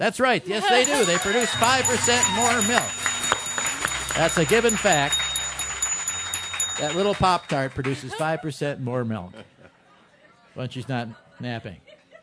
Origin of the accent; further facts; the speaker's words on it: Milwaukee, Wisconsin, United States; that's like our sister city. I'm from Milwaukee.